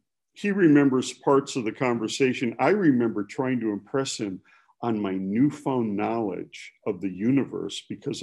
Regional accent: Milwaukee, Wisconsin, United States; But growing up in Milwaukee, you learn skills.

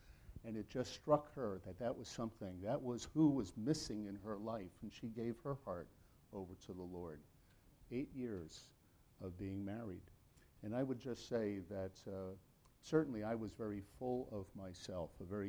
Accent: New Jersey, United States; And so we grew up in the North. We grew up in New Jersey, known each other.

